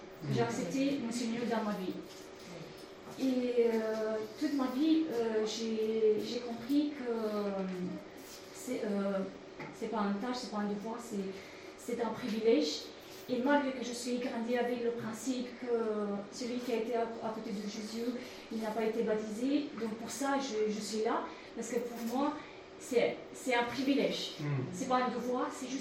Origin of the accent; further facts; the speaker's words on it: Romania; French is a second language; moved away as an adult; now in France; je suis roumaine. On est venu en France en décembre 2017. Jusqu'en août 2018, quand on a déménagé au Bagne